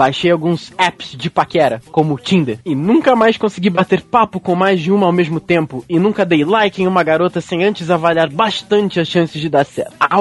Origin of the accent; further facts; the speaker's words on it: Vitória, Espírito Santo, Brazil; sou de Vitória, Espírito Santo, tenho 24 anos, trabalho como social media.